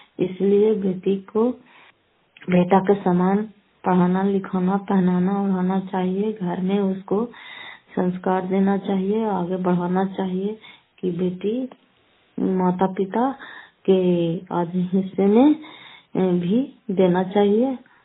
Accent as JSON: {"language": "Hindi", "region": "Bihar", "country": "India", "said": "घर फतेहपुर, पंचायत मकौसा, जिला नालंदा, घर पसराय, ब्लॉक की निवासी हूँ।"}